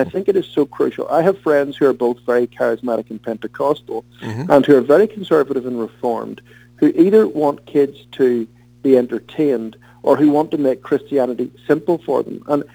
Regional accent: Belfast, Northern Ireland, United Kingdom; C.S. Lewis, of course, is from my hometown, which is Belfast. He was a good Irishman.

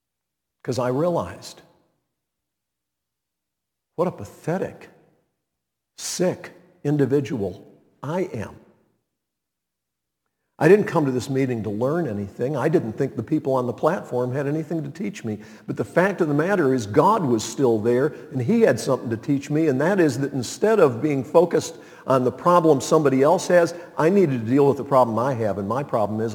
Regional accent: Montreat, North Carolina, United States; I'm from Montreat. I live right here in the town.

